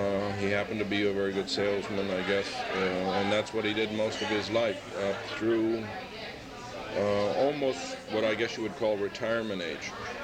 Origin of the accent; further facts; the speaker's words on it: Chicago, Illinois, United States; born there; also born or lived in Elgin / Dixon / Indiana / Michigan; I was actually born in Chicago as well.